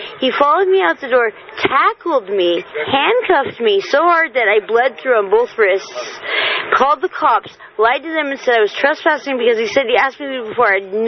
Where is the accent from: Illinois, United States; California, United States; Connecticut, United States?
California, United States; Santa Barbara; now in Santa Cruz, United States; 10 years. I'm from Santa Barbara.